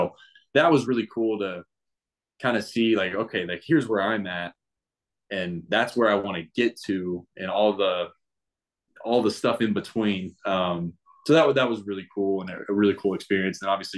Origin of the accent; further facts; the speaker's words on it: Texas, United States; Like growing up in Texas, I wasn't a huge Cowboys fan or Texans fan.